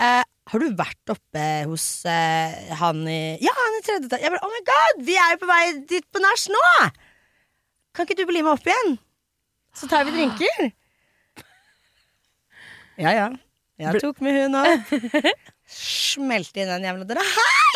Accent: United States; Jeg er skald fra USA at det er så dyrt å dra til lege

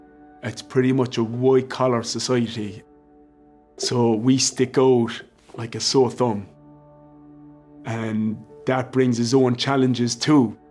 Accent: Sydney, New South Wales, Australia; I do remember growing up in Sydney

